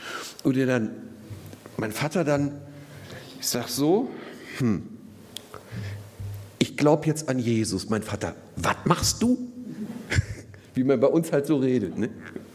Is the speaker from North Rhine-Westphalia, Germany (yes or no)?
yes; North Rhine-Westphalia, Germany; ich komme ja aus dem Ruhrgebiet, also nicht ganz aus dem Ruhrgebiet, aber so ähnlich, so ein bisschen aus dem Bergischen Land, wenn wem das was sagt. So Wuppertal und so Elberfeld, die Elberfelder kennen manche vielleicht. Man hört es an meinem Tonfall möglicherweise etwas.